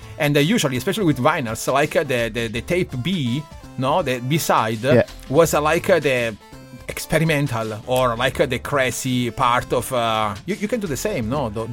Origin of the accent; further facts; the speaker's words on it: Italy; English is a second language; Me, that I come from Italy